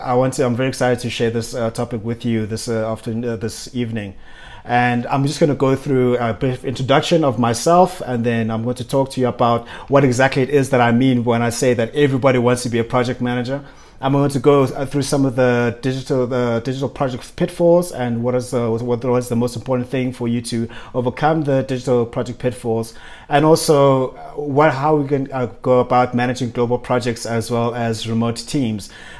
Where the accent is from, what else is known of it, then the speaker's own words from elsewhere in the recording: Benoni, Gauteng, South Africa; yes, I am from Benoni. Don't judge me.